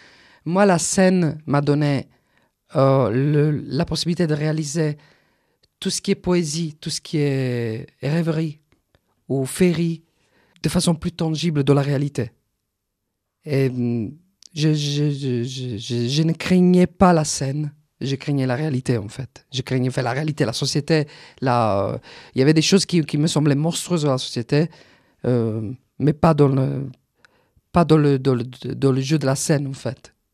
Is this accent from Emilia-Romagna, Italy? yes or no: no; Apulia, Italy; born there; Parce que moi je suis né dans les Pouilles, à côté de chez lui